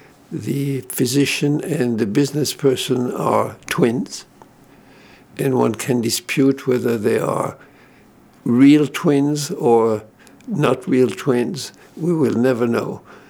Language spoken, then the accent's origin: English; Switzerland; first language German; English is a second language; now in South Freeport, United States; I'm from Switzerland. My original language was German. I learned French when I went to school, age, I don't know, 4 or 5, whatever, at that time when I went to school. And I learned English some 55 years ago